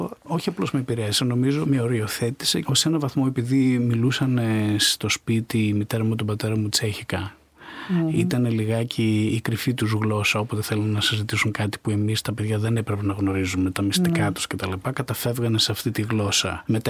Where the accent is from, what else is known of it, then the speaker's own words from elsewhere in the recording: Greece; Εγώ βέβαια μεγάλωσα στην Ελλάδα, μεγάλωσα με την ελληνική, δυστυχώς δεν έμαθα φάρση ιρανικά και δεν έμαθα ούτε τσέχικα